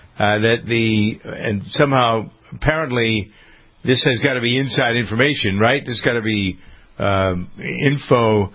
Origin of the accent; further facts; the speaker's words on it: Framingham, Massachusetts, United States; Today is election day in my hometown of Framingham, Massachusetts.